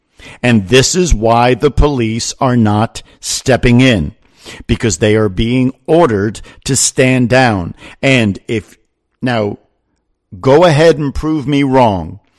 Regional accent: New Jersey, United States; now this is where I used to live in New Jersey. I am from North Jersey almost my entire life, all right? So I'm very familiar with this area.

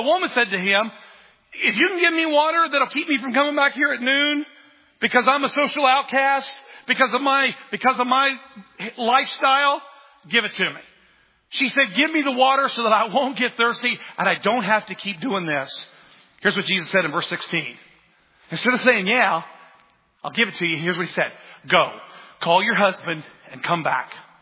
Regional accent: United States; I grew up poor. And I get that in the world's eyes, I wasn't poor, but where we grew up in Jasper County, I was the only cat in high school on the bus with no indoor plumbing.

